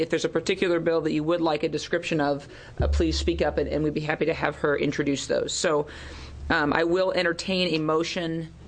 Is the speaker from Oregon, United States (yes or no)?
yes; Oregon, United States; And I come from the Columbia River Gorge, which is indisputably the most beautiful place in the state.